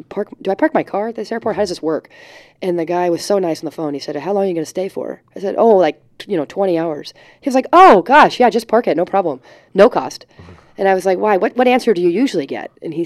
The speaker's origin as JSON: {"language": "English", "region": "Northeast", "country": "United States", "said": "First of all, I'm from the Northeast, so I'm allowed to be a Patriots fan, right?"}